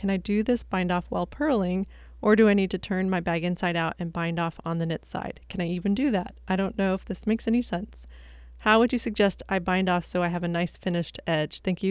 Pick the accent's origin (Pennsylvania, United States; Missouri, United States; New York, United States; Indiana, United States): Indiana, United States; West Lafayette; I'm from West Lafayette, Indiana.